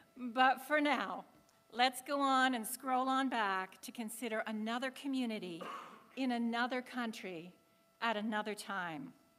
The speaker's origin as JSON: {"language": "English", "country": "Canada", "said": "And I'm a Canadian, and so that's meaningful."}